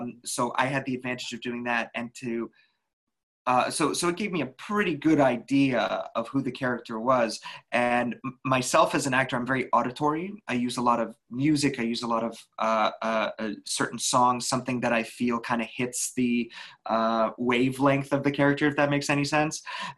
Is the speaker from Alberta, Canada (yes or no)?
yes; Calgary, Alberta, Canada; I'm Canadian, and I'm from Calgary